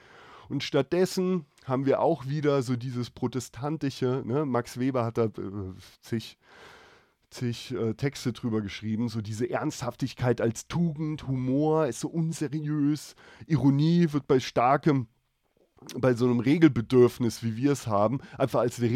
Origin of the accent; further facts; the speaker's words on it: Germany; Ich bin Deutscher, ich bin Misseler, da bin ich geboren, das ist meine Heimat und ich bin Wahlbayer. Ich lebe hier, weil ich mit der Kultur was anfangen kann, weil ich das liebe und weil ich hier sterben will.